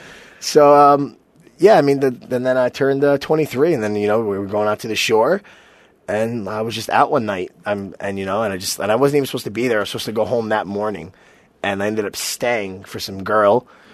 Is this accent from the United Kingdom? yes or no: no; New York, United States; You know, I was from the Bronx, and you know, New York was all I knew.